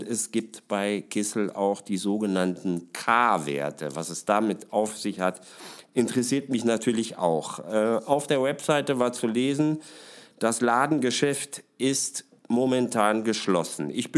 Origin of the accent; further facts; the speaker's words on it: Rhineland, Germany; Als Rheinländer weiß man das nicht unbedingt.